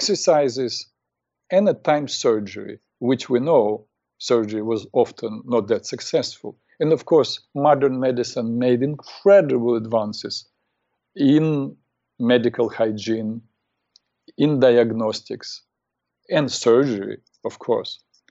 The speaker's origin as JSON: {"language": "English", "country": "Ukraine", "second_language": "English", "moved": "as an adult", "said": "So once they learned that I was from the Soviet Union, they tried to talk to me."}